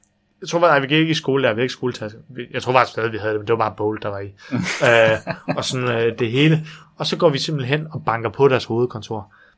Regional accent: Jutland, Denmark; eller jeg er jo fra Jylland

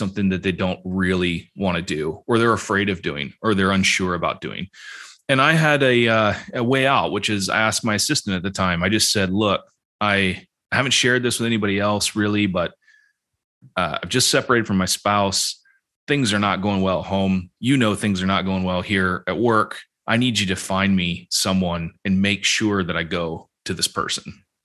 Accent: China; accent: American; also born or lived in Scotland; now in United Kingdom; I'm an American with an American accent, but I grew up in China, but I've lived in Scotland for 10 years and now British.

